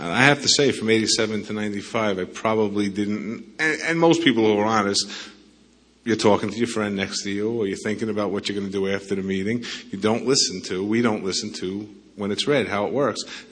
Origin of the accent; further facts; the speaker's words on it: New York, United States; accent: New York; now in Arizona, United States; I know my accent's from New York, so just to get confused. Back in New York and now living in Arizona, people don't quite understand when you say you're recovered.